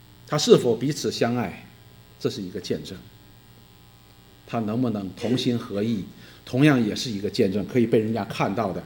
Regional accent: China; 我们中国人都有这个盼望，我们中国人常常讲家和万事兴

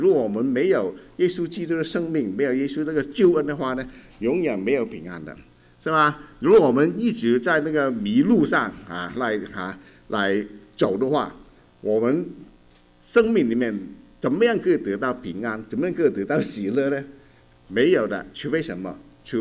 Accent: Chaozhou, Guangdong, China; 我是潮州人

